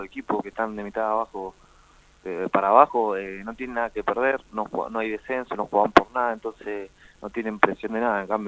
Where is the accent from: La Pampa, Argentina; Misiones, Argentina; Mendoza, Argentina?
Mendoza, Argentina; Sí, soy de Mendoza.